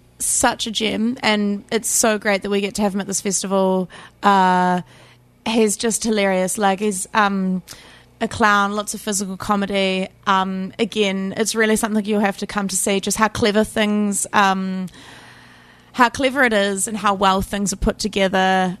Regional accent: Christchurch, Canterbury, New Zealand; now in Wellington, New Zealand; Originally from Ototahi, Christchurch, and then I grew up on like a farm probably, which is like a couple of hours out of the city.

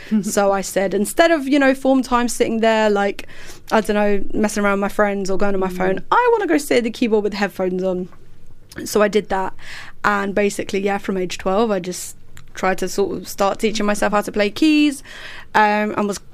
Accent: East of England, United Kingdom; So I grew up in a little town called Hertfordshire.

